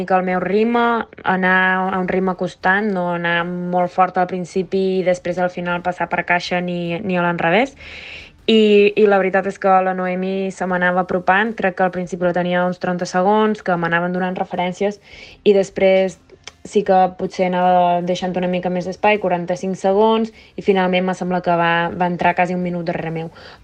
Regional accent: Balearic Islands, Spain; moved away as an adult; jo som de Menorca i vaig haver de marxar a Barcelona a estudiar, ja que Menorca està limitat al mercat de carreres universitàries.

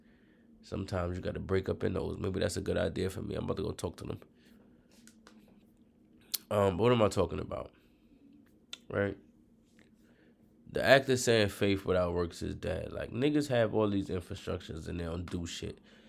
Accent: Brooklyn, New York, United States; and I'm from Brooklyn, that's why I say God like that, right?

